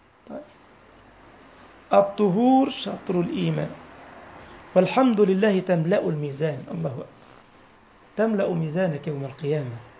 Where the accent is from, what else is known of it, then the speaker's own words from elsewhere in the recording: Egypt; فرعون كان عندنا في مصر